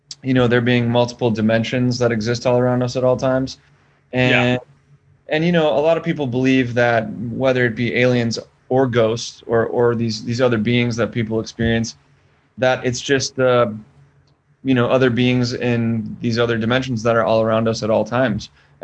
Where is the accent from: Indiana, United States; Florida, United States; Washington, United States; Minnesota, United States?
Minnesota, United States; I'm from the suburbs of Minneapolis and St. Paul, Minnesota.